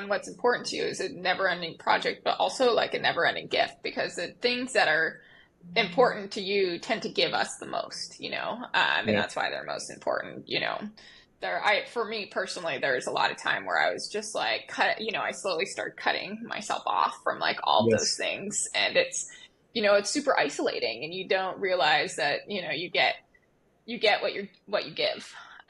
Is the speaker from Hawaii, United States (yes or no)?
yes; Hawaii, United States; I'm on Oahu right now, yeah. In the north shore of Oahu. Yeah. But Carson and I grew up on the Big Island